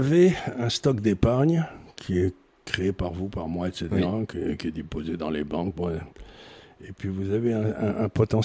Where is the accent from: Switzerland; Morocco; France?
France; Amiens, Hauts-de-France; je me souviens quand j'étais enfant à Amiens, après la guerre, il n'y avait pas de chauffage